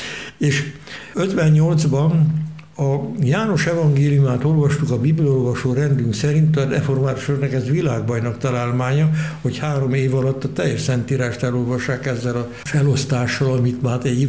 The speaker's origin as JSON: {"language": "Hungarian", "town": "Pilismarót", "region": "Pest", "country": "Hungary", "said": "apám is, mi is, Pilismarótról, Dunakanyarból származunk, évszázadokon át ott élt a család."}